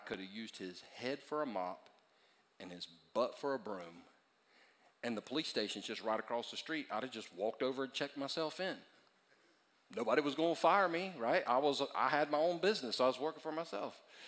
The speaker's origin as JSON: {"language": "English", "town": "Easley", "region": "South Carolina", "country": "United States", "tie": "born or raised there", "said": "because I grew up in Easley, it's my own stomping grounds"}